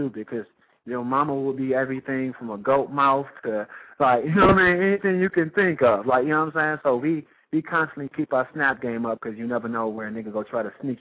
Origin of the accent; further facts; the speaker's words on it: Detroit, Michigan, United States; Because, honestly, I'm from Detroit, so I wasn't a big hip-hop fan when I was young because I come from a single-parent home